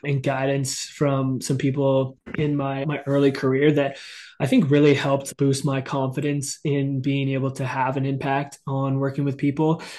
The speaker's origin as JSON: {"language": "English", "town": "Windsor", "region": "Ontario", "country": "Canada", "tie": "born or raised there", "said": "So I'm originally from the Windsor area, grew up in a really small town, but grew up playing like a lot of sports and being super active"}